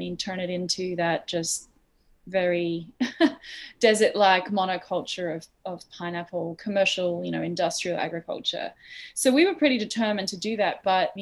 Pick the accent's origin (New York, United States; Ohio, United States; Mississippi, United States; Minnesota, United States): New York, United States; So we're from New York.